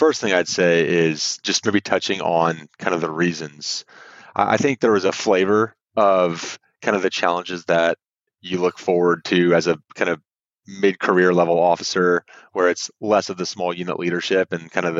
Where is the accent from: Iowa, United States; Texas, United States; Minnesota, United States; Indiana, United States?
Texas, United States; Houston; I grew up in Houston, Texas, lived there basically my entire childhood.